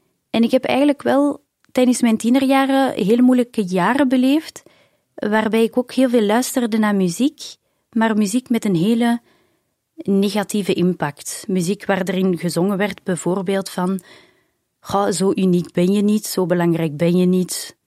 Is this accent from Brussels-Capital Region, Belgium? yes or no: yes; Brussels, Brussels-Capital Region, Belgium; ik ben opgegroeid in Brussel. Mijn vader is een Brusselaar, mijn moeder een Hollandse. En wij gingen ook regelmatig in het Frans naar de kerk.